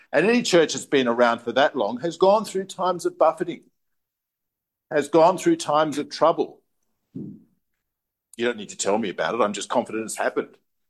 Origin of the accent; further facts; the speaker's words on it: New South Wales, Australia; My family was all into boats. We grew up in the Northern Beaches and we used to go deep sea fishing.